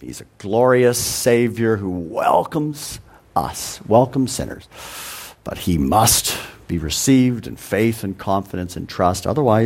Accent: Canada; now in United States; You and I have lived in North America. I grew up in Canada. Now I live down here in the United States

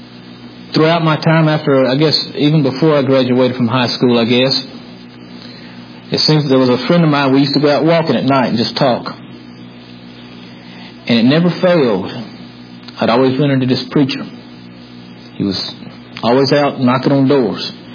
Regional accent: North Carolina, United States; I grew up in Eastern North Carolina. I was the youngest of four brothers

